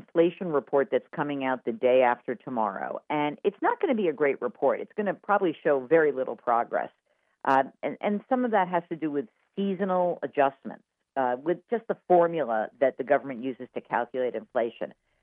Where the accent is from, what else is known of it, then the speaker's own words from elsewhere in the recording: New York, United States; because I'm from New York, I just have to automatically hate New England.